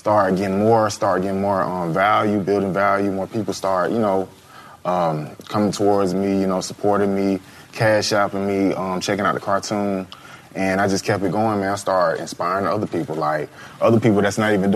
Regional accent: Columbus, Georgia, United States; What's up, man? I'm from Columbus, Georgia, man. You know what I'm saying?

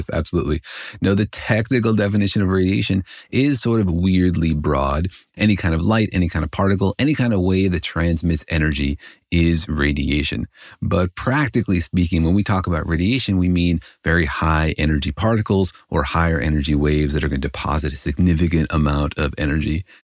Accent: Los Alamos, New Mexico, United States; But I grew up in Los Alamos, New Mexico, where we like to say we all glow in the dark.

